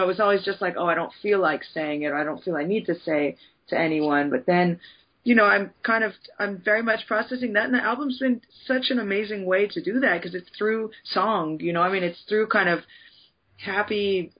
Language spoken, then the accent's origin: English; United States; I'm from the States, but I hadn't lived here for 14 years. So, you know, I'd never lived in New York